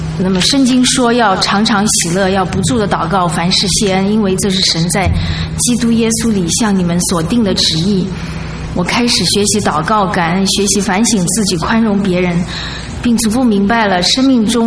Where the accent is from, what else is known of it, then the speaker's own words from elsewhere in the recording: China; 我来自中国大陆，从小到大都在无神论的环境下长大，受的都是无神论教育。